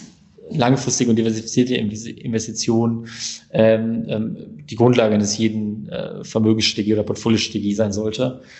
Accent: North Rhine-Westphalia, Germany; Ich komme aus Ruhrpott.

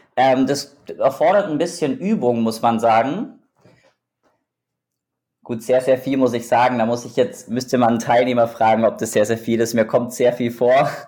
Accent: Augsburg, Bavaria, Germany; born there; moved away as an adult; also born or lived in Hamburg; now in Berlin, Germany; also ich bin in Augsburg geboren, beziehungsweise im Augsburg-Umland.

